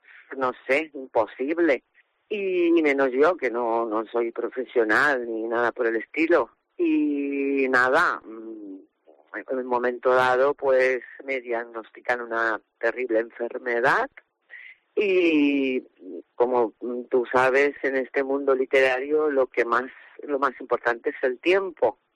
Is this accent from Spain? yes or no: yes; Nules, Valencian Community, Spain; porque yo soy de Nules, pero trabajo en Castellón.